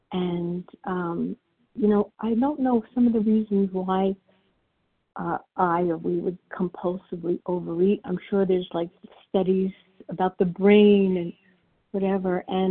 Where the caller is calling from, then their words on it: New Jersey, United States; I'm calling from New Jersey now. I retired to here a year ago.